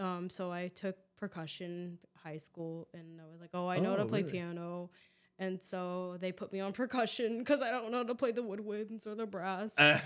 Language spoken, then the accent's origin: English; Encinitas, California, United States; I grew up in Southern California, so San Diego, North County.